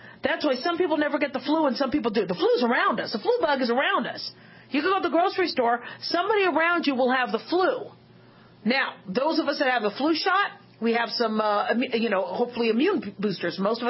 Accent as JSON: {"language": "English", "town": "Phoenix", "region": "Arizona", "country": "United States", "tie": "born or raised there", "said": "Now, mind you, I grew up in Phoenix, Arizona."}